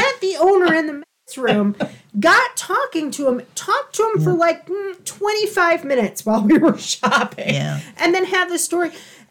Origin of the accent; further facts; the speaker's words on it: Buffalo, New York, United States; We're from the Buffalo area.